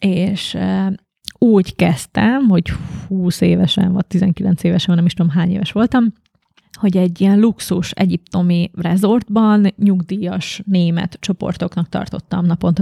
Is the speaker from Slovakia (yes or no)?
yes; Šamorín, Trnava Region, Slovakia; én Somorján születtem, és Somorján jártam a magyar tanítási nyelvű általános iskolába, és aztán a város másik szélére a magyar gimnáziumba, és utána kezdtem el művészettörténetet tanulni Nagyszombatban.